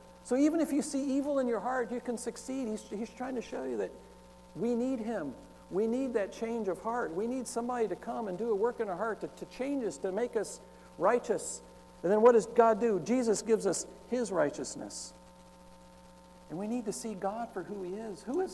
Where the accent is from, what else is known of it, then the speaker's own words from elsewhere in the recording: Texas, United States; maybe it's because I'm from Texas.